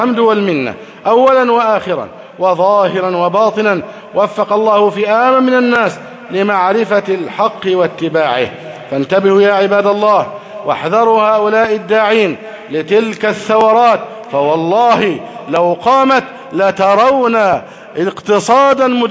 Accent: Egypt; أن يحفظ بلدنا مصر أمنا أمانا.

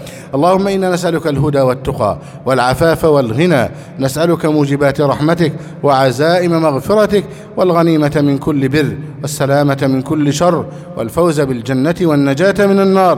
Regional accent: Egypt; اللهم احفظ بلدنا مصر أمناً أماناً وسائر بلاد المسلمين

